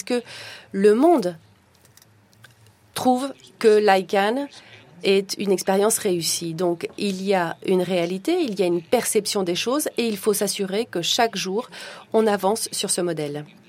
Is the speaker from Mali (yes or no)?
no; Lebanon; J'ai grandi au Liban et on a tendance à étiqueter tout.